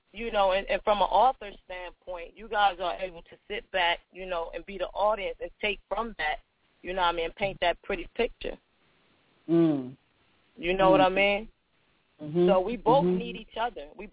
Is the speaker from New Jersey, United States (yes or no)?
yes; Trenton, New Jersey, United States; I'm from New Jersey, Trenton, New Jersey, and I reside around a place called Calhoun, Ingham Avenue, and they call it North Side. That's the north side of Trenton.